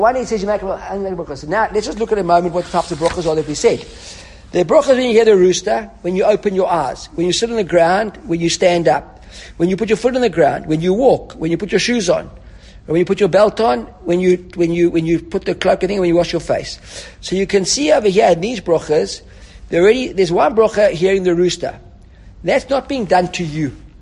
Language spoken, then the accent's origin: English; Johannesburg, Gauteng, South Africa; let's say you live, I don't know, where I grew up in Johannesburg